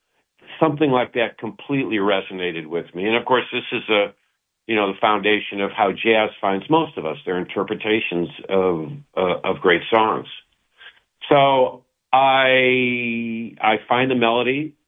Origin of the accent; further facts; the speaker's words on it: Chicago, Illinois, United States; I grew up in Chicago. In Chicago, we had the Old Town School of Folk Music